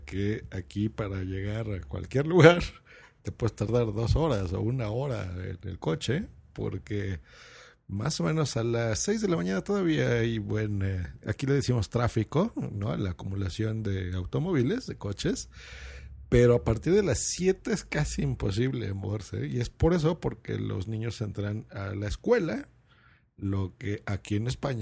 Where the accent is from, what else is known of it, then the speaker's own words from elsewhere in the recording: Mexico; Y es una parte de México, porque tú eres española, pero yo soy mexicano